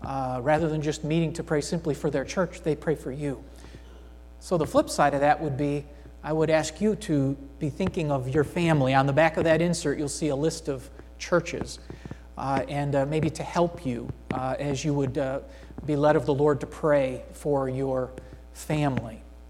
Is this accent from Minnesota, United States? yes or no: no; New York, United States; I grew up in Central New York. My mom and dad were born and raised in Elmira.